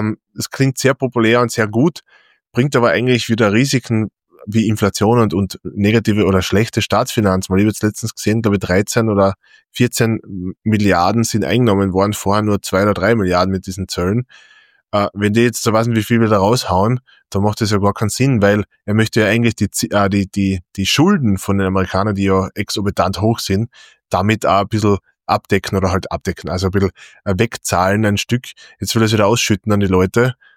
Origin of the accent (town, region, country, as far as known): Austria